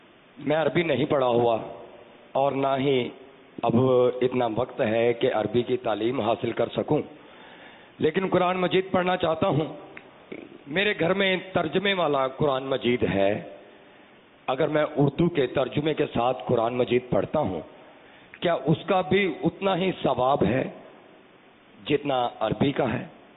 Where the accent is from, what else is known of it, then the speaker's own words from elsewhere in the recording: Lahore, Punjab, Pakistan; میرا تعلق شعبے سے ہے، میں لاہور سے تشریف آیا ہوں.